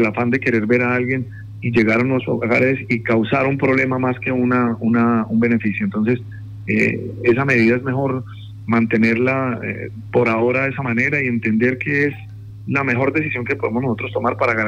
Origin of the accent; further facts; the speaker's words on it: Colombia; acciones a las que nosotros como colombianos estamos obviamente acostumbrados a reunirnos para este tipo de temas